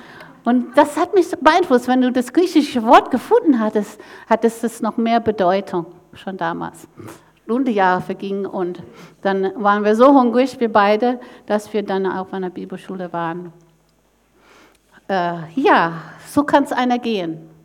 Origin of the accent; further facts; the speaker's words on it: Northeast, United States; German is a second language; Ich komme aus dem Nordost-USA, wo sehr intellektuell, die ganze Uni sind da.